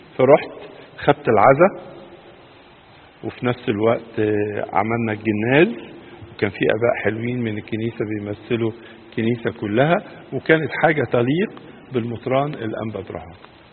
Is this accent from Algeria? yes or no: no; Egypt; قالوا بلاش نروح القدس الا كلنا كمصريين، المسيحيين والمسلمين يروحوا يا بعض.